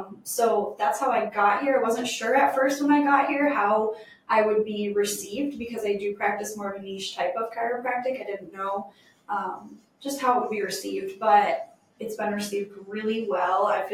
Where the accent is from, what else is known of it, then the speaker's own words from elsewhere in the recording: New York, United States; I'm from New York, New York State, not the city.